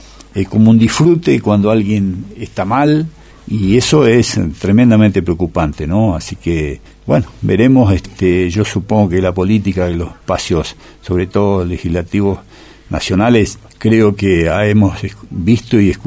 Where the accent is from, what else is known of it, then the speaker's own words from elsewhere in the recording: Río Pico, Chubut, Argentina; now in Esquel, Argentina; yo me crié en Río Pico, ¿no? Uh-huh. Pequeño lugar de la cordillera